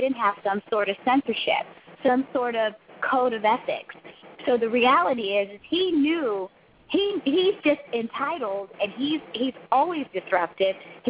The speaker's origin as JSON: {"language": "English", "region": "Texas", "country": "United States", "tie": "born or raised there", "said": "I grew up in Texas."}